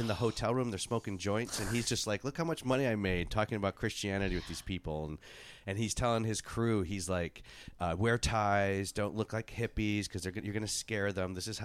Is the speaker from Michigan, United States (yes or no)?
yes; Michigan, United States; It's beautiful southwest Michigan area near Kalamazoo.